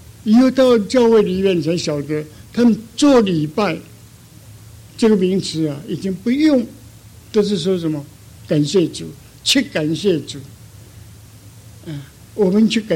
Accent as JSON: {"language": "Chinese", "region": "Fujian", "country": "China", "said": "我是福建人"}